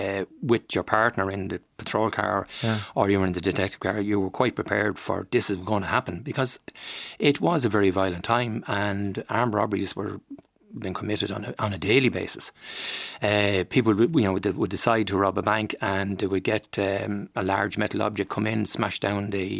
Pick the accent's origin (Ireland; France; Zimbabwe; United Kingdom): Ireland; Dunshaughlin, Leinster; Well, I'm from the country. I was from Dunshaughlin, a small village.